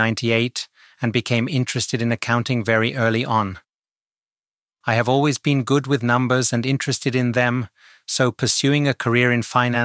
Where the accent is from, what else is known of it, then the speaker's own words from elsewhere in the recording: Vöcklabruck, Upper Austria, Austria; I attended a commercial college in my hometown of Vöcklabruck.